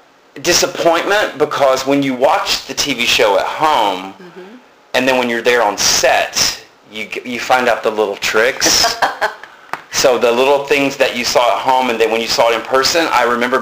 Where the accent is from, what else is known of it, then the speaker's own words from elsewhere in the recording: Chickamauga, Georgia, United States; I was born and raised in Chickamauga, Georgia.